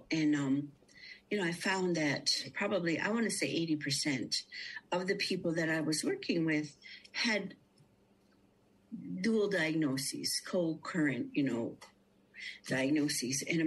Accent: United States; now in Canada; I want to say CPS because I grew up in the States

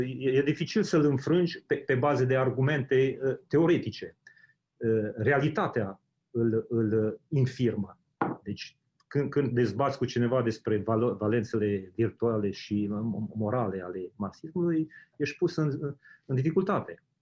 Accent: Bistrița, Bistrița-Năsăud, Romania; accent: Transylvanian; Deci eu sunt originar din Transilvania, din Bistrița, okay. Și cred că accentul meu e mai mult ardelenesc decât...

